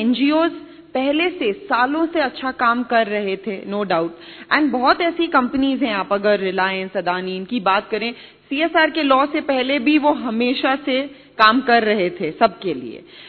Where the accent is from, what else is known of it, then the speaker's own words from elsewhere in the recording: Pune, Maharashtra, India; मैं पुणे से आई हूं